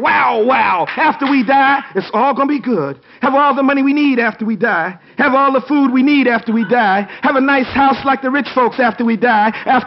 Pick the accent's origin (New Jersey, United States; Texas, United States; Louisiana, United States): New Jersey, United States; Newark; I come from Newark, New Jersey, which, you know, Buffalo might be a version of.